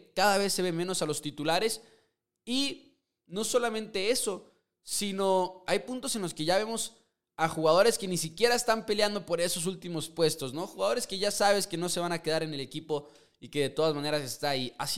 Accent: Mexico; yo soy de México

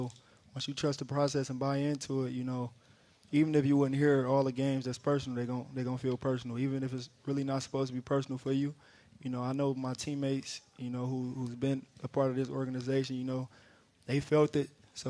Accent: Detroit, Michigan, United States; You know, how I was growing up in Detroit, you know, I wasn't able to, you know, see NFL players like that.

